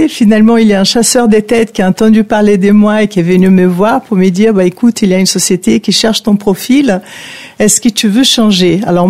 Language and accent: French; Brazil; French is a second language; moved away as an adult; now in France; En fait, je suis brésilienne. Je suis arrivée en France il y a déjà quelques